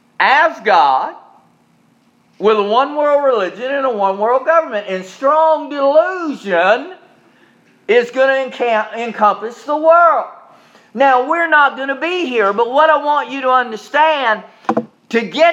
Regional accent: Charleston, United States; I remember that being a big deal as I was growing up in Charleston.

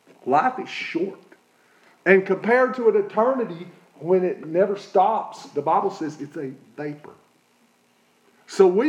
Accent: Newport, Tennessee, United States; I could go back to my hometown when I was a teen, and there's some additions, but for the main part, you could sit me down in it, and I'd go, this is Newport.

